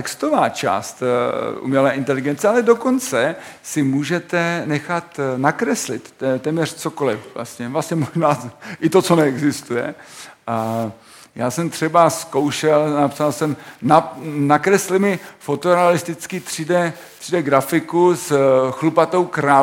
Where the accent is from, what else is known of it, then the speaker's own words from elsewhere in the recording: Ostrava, Moravian-Silesian Region, Czechia; now in Sezimovo Ústí, Czechia; jsem původně Ostravák, asi to uslyšíte z mého krátkého zobaku. Ale už 8 let žiju v Sezimově Ústí